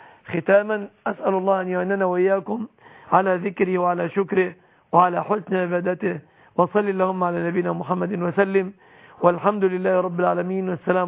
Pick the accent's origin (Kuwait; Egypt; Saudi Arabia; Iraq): Egypt; في بلادنا مصر